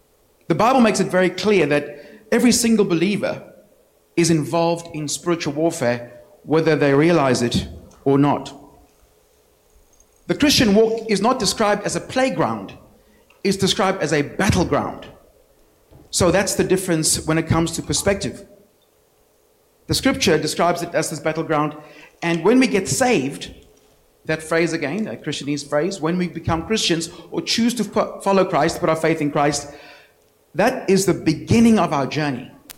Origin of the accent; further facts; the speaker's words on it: South Africa; So I'm from South Africa, originally. And I was raised in a Christian home.